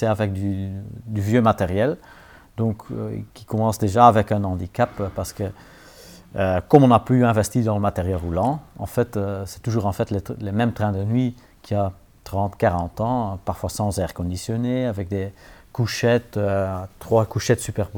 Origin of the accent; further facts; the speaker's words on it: Belgium; Entre autres, chez nous en Belgique